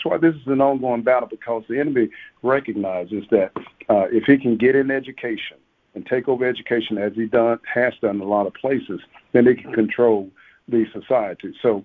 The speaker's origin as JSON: {"language": "English", "region": "Arkansas", "country": "United States", "said": "And one noted Arkansan, since I'm from Arkansas here, I'll use an Arkansan"}